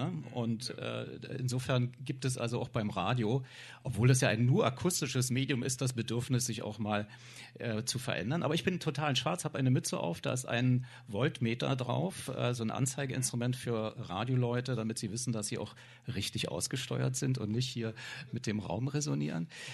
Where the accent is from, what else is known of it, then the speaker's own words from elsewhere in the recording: eastern Germany, Germany; ich komme aus dem Osten